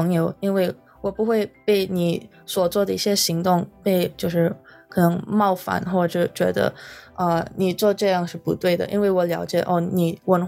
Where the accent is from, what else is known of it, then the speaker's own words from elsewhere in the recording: Philippines; now in Los Angeles, United States; 比如说我是留学生，我是从菲律宾来的，可能在 菲律宾我接触过的文化不太diverse 嘛